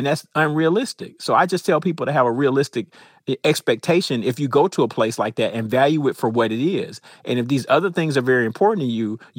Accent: Atlanta, Georgia, United States; You know, I grew up in Atlanta, so I went to Atlanta Public Schools. We're 99% Black, so I was in all Black spaces my entire time.

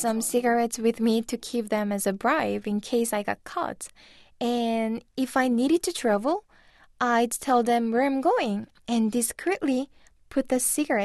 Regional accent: Chongjin, North Hamgyong, North Korea; English is a second language; I was born in 1991. And my hometown is Cheongjin in North Hamgyong province in North Korea.

